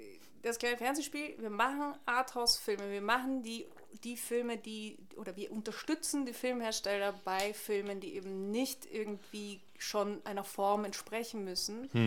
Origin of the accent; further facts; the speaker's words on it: Austria; Ich komme aus Österreich, das ist ein ganz kleiner Filmmarkt